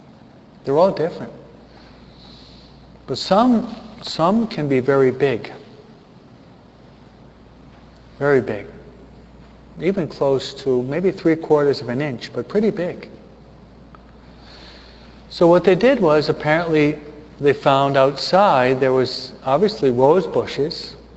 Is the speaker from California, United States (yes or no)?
yes; Hawaiian Gardens, California, United States; I'm not a professional gardener, even though I'm from Hawaiian Gardens.